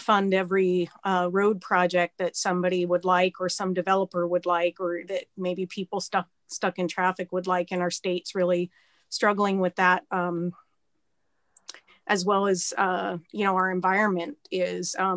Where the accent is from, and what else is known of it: Black Diamond, Washington, United States; born or raised there; now in Bellevue, United States